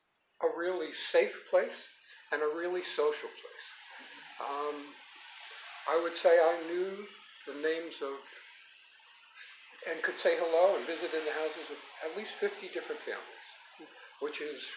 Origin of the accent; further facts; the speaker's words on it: Bloomfield, New Jersey, United States; born there; I was born in 1945 in Bloomfield, New Jersey. That's Essex County, New Jersey, about 15 minutes west of Manhattan.